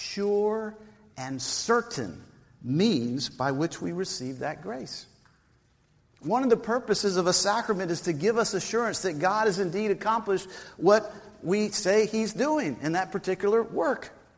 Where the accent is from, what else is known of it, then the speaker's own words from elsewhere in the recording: Atlanta, Georgia, United States; I'm from Atlanta, Georgia. And was born and raised there. Todd, I was born in Piedmont Hospital. So I'm one of the original folks there.